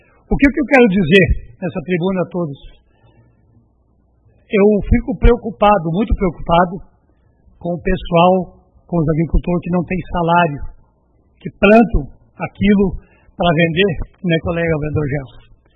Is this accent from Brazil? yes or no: yes; Boa União, Brazil; Porque eu nasci e me criei na Boa União. Estou com quase 66 anos.